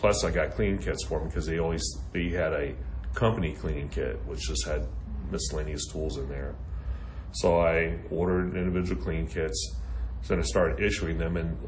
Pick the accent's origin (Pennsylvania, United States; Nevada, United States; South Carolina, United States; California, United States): California, United States; Oakland; And that was interesting because I grew up in Oakland, California.